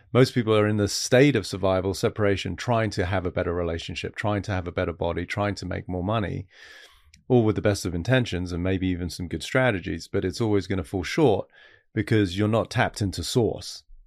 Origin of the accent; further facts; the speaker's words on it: United Kingdom; I'm British, you're American.